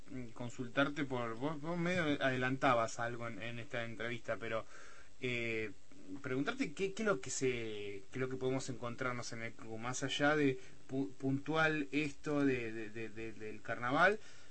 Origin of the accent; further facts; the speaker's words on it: La Plata, Buenos Aires Province, Argentina; a los que somos de La Plata todavía no estamos tan al tanto, no vemos tanto la movida